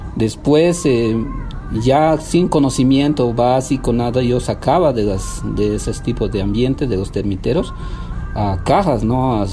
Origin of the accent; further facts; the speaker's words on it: Irupana, La Paz, Bolivia; yo desde pequeño vivo en los Yungas, en Irupana, en una comunidad que se llama Yuni Grande, ahí nací. Y después me mudé más al trópico, que sería más al sur Yungas, a otro municipio que es Asunta.